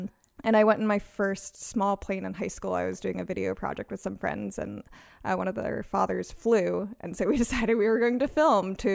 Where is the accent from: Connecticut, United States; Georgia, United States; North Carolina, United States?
North Carolina, United States; I grew up in North Carolina, so First in Flight is on every single Woo-woo. License plate.